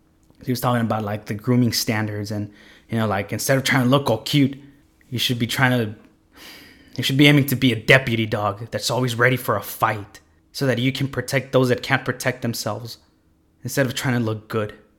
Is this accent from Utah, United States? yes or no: no; Compton, California, United States; Because I hate gangsters. I grew up in Compton, and those people were just hurting innocent people.